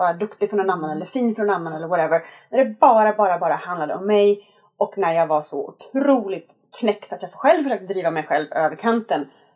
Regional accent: Dalarna County, Sweden; Det var väldigt klassiska moramönster och kurbitsmönster, för jag är från Dalarna.

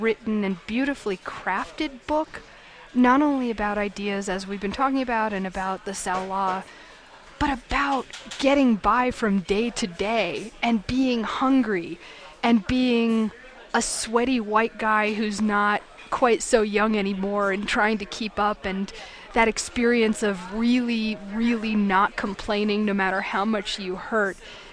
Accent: United States; I think that kind of set of contradictory ideas resonated for me as an American

